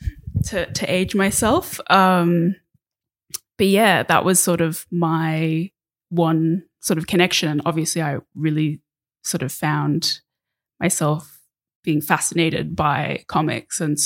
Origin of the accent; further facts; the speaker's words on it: Australia; also born or lived in Denmark; So I lived in Australia. I was born in Australia, lived there. I actually studied in Denmark for 3.5 years from 2014, so lived in Europe for three and a half years. Other than that, been in Australia.